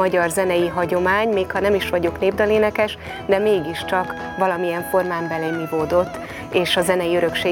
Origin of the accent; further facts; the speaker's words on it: Danube Bend, Hungary; konkrétan egy olyan helyen, a Dunakanyarban nőttem föl, ahol hallottam magyar népzenét, táncoltam magyar néptáncokat, de hallottam szerb-horvát tradicionális zenét is, és hallottam még sváb népzenét is